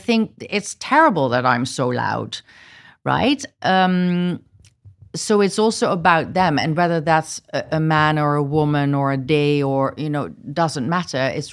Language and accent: English; Netherlands; I grew up in a loving family. I grew up in the Netherlands. Already just being born in the Netherlands makes me privileged. And on top of that, being a white person